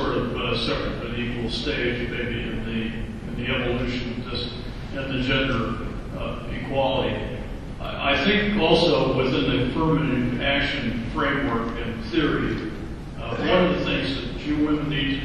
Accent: New York, United States; First Set, New York.

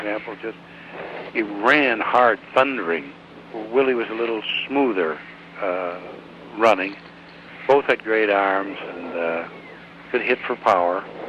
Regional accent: Minnesota, United States; I always, as a kid growing up in Minnesota, I loved baseball and football, and the Gophers were my team

